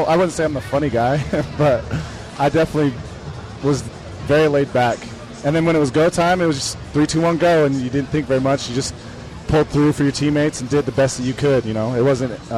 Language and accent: English; Texas, United States; also born or lived in Utah; I was born in Utah, raised in Texas, and then moved back to Utah to play football in college.